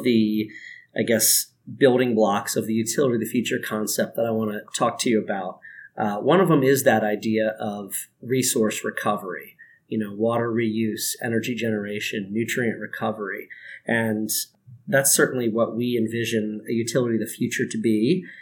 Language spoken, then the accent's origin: English; Maryland, United States; I'm from Maryland, so I'm very proud.